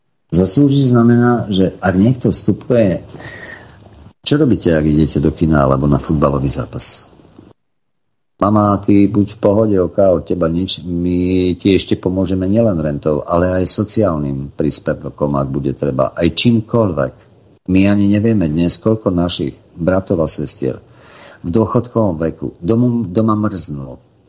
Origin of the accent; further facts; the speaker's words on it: Bardejov, Prešov Region, Slovakia; ja som z Bardejova